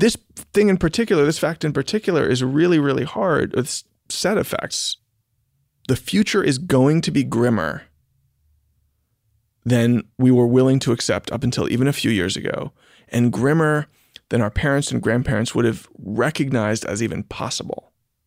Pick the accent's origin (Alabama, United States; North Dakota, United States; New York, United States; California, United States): New York, United States; New York City; I was born in 1982. I grew up in New York City in the 1990s.